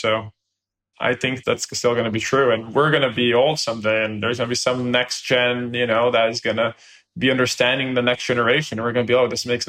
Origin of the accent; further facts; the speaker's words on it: Brazil; I come from Brazil where we only have few big banks